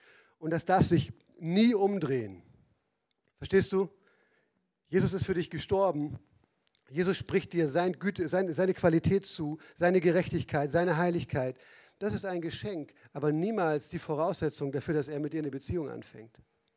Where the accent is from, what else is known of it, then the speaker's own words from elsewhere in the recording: Northern Germany, Germany; bei aller norddeutsch vor sich hergetragener Bescheidenheit, und das kenne ich ja gut als Norddeutscher